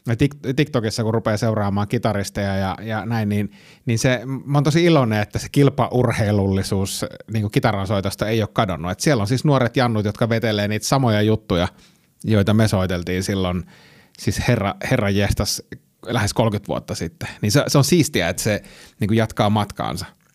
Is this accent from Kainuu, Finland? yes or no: yes; Suomussalmi, Kainuu, Finland; Mä oon siis Kainuusta kotoisin, Suomussalmet, pieneltä paikkakunnalta.